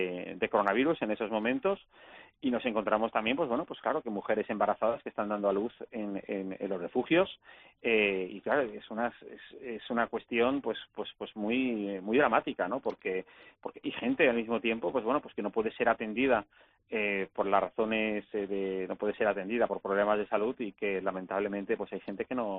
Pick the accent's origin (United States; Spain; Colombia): Spain; me conoce a mí, que soy de España